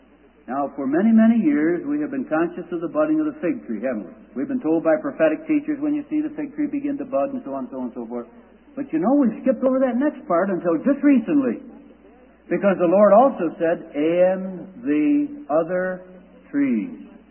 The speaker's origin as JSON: {"language": "English", "region": "Scotland", "country": "United Kingdom", "said": "partly because I'm a Scotsman. Not a Scotchman, a Scotsman, a Scotsman."}